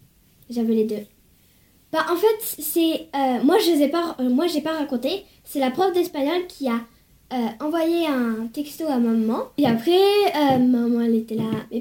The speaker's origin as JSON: {"language": "French", "country": "France", "said": "Si je dis pas aux gens que je suis française, ils croient que je suis américaine. Et j'aime bien être française aussi."}